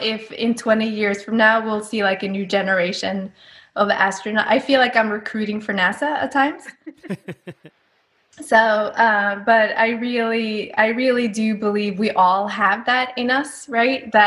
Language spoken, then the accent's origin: English; Norway; English is a second language; moved away as an adult; now in New York, United States; growing up in Norway, where everyone is blonde with blue eyes